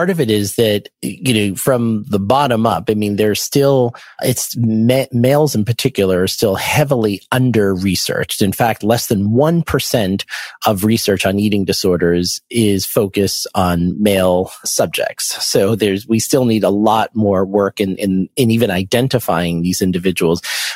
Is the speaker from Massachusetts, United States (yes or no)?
yes; Boston, Massachusetts, United States; I went to Tufts University and I'm from the Boston area.